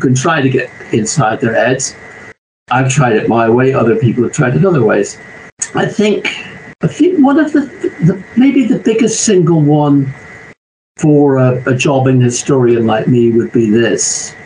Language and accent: English; Ireland; all right, I'm not Anglo-Saxon, I'm Irish